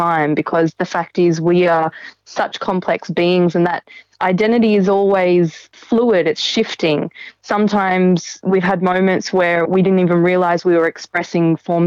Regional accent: Australia; born there; No, I was born in Australia

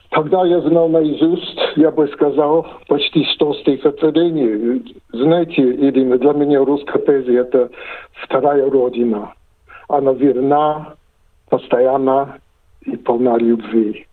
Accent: Los Angeles, California, United States; also born or lived in New York; я родился в Соединенных Штатах, в Нью-Йорке, но вырос в Лос-Анджелесе.

